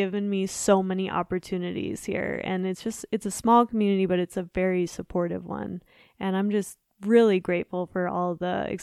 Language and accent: English; Denver, Colorado, United States; I will say, so I'm from Denver originally